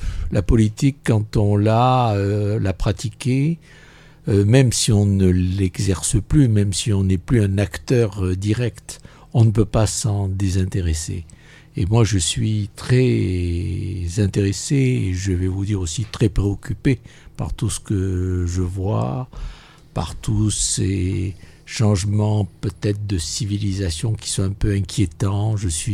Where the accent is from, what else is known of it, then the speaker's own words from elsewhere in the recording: France; On est ici chez nous, on est des Français.